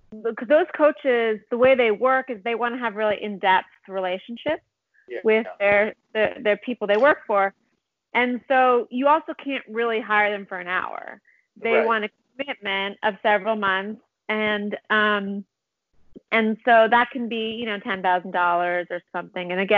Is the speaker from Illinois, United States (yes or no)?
no; Philadelphia, Pennsylvania, United States; also born or lived in California; I grew up in Philadelphia and he grew up in Princeton, New Jersey, and we met in New York.